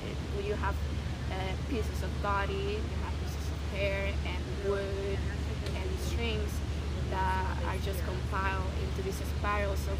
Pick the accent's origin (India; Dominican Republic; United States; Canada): Dominican Republic; And that was violence that unfortunately I witnessed growing up in Dominican Republic.